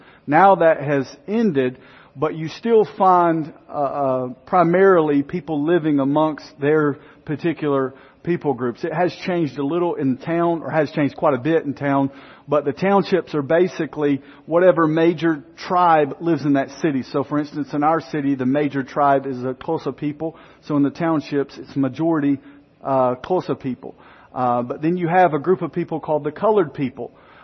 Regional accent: Georgia, United States; And I was like, well, I'm from North Georgia. I don't know how this is going to work out.

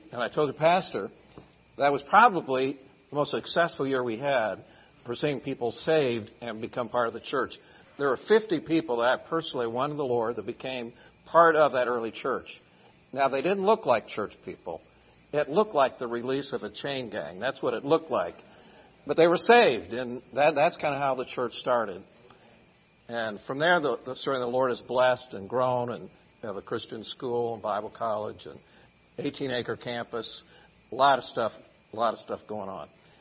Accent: Indiana, United States; I'm from Indiana originally.

